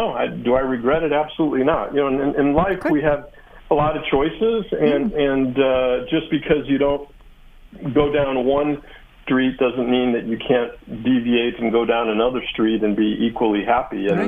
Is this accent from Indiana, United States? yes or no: yes; Crown Point, Indiana, United States; And The rest is history, growing up in Crown Point, Indiana.